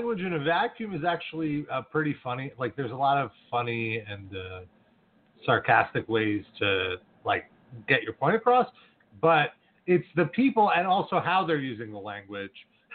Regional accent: United States; I wasn't born in Russia. So, I'm American. I'm really, like, first-generation American.

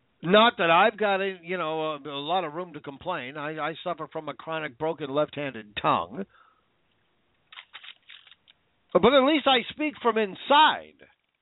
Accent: Washington, United States; now in New York, United States; But after a while, the rain, which I grew up in Washington State. Let me tell you something about rain.

